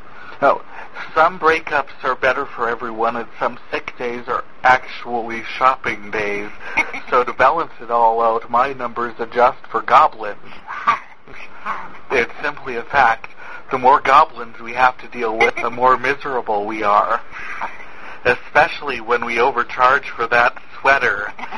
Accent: North Dakota, United States; I am from North Dakota, and I'm wishing you a happy 4th.

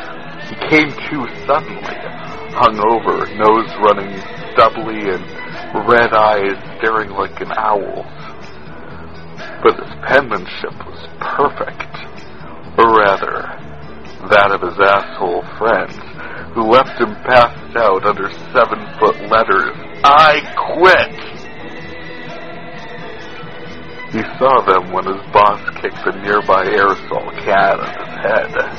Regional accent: North Dakota, United States; I am from North Dakota, where we're wishing you absolutely the happiest of New Year's.

